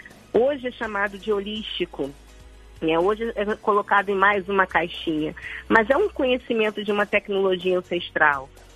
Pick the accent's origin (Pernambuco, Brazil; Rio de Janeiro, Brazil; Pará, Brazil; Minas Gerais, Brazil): Rio de Janeiro, Brazil